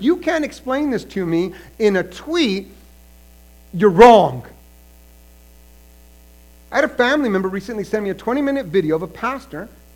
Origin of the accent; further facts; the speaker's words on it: San Francisco, California, United States; because I grew up in San Francisco, so I follow the Niners.